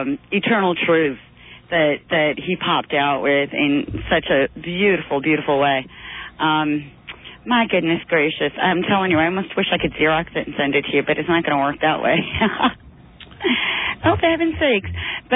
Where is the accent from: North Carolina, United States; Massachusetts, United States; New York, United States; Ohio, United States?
New York, United States; Bronx; I slip into a southern twang, and I'm from the Bronx anyway